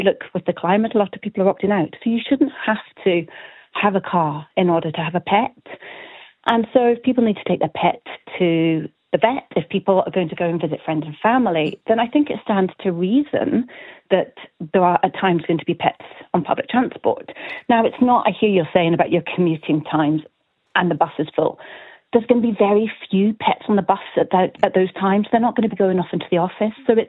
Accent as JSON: {"language": "English", "region": "Scotland", "country": "United Kingdom", "lives_now": "Ireland", "said": "I'm from Scotland. I've lived in Ireland 6 years"}